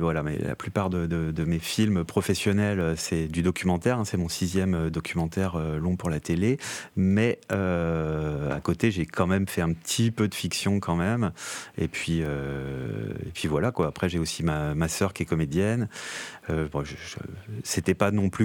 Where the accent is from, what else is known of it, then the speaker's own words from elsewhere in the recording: Vieux-Moulin, Hauts-de-France, France; Vieux-Moulin, un petit village là où j'ai grandi